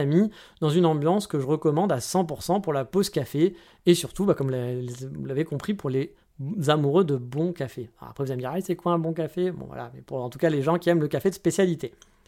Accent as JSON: {"language": "French", "country": "France", "said": "blanc, bleu, rouge, oui, on est français, monsieur"}